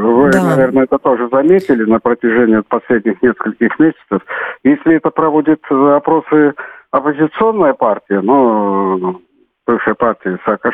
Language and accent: Russian; Georgia; я сам грузин